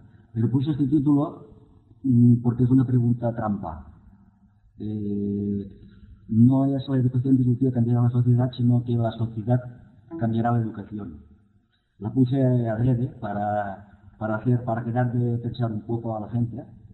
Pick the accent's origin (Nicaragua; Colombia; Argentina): Colombia; Medellín, Antioquia; soy de Medellín